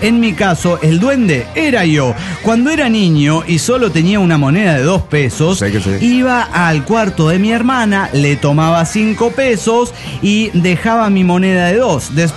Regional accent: Monterrey, Nuevo León, Mexico; de la ciudad de las montañas, Monterrey.

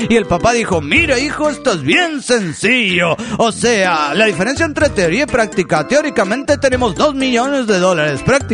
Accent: Zapopan, Jalisco, Mexico; de Zapopan, Jalisco, México.

